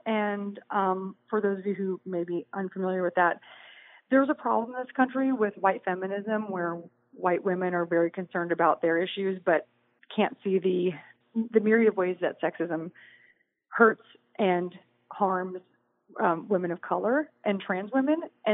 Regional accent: Houston, Texas, United States; I grew up listening to … I'm from Houston. We're the same age.

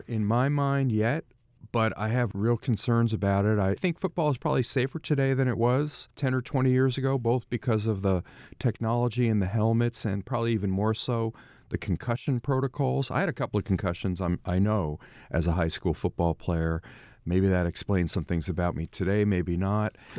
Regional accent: Ridgefield, New Jersey, United States; also born or lived in Paramus; but I grew up in New Jersey my whole life. We lived in Ridgefield, then Paramus.

